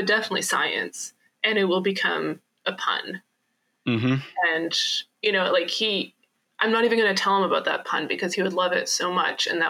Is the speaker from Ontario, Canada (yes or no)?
no; Alberta, Canada; I grew up in Alberta, of course.